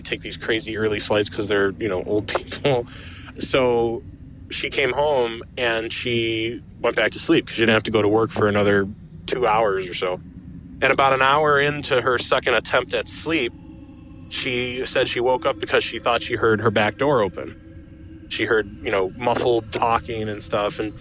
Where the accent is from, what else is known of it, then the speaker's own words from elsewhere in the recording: Chicago, Illinois, United States; I'm from Chicago, Illinois.